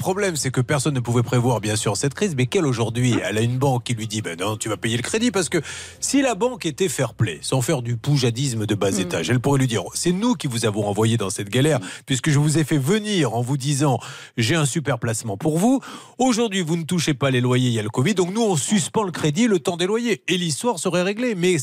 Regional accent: Bordeaux, Nouvelle-Aquitaine, France; parce qu'on est bordelais.

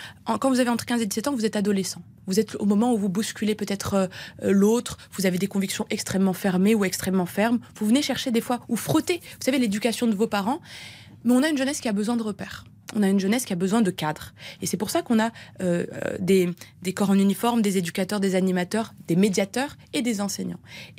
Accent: Centre-Val de Loire, France; born there; Il se trouve que mes deux parents sont nés au Maroc, que je suis née dans le Loir-et-Cher

